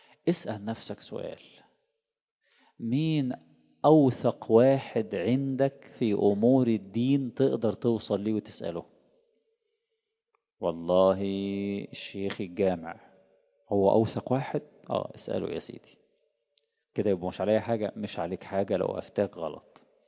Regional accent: Egypt; كان احد الكبار من ائمه الأئمة الرسميين عندنا في مصر

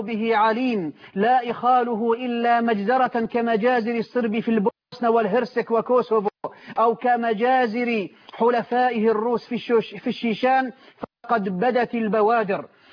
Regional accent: Syria

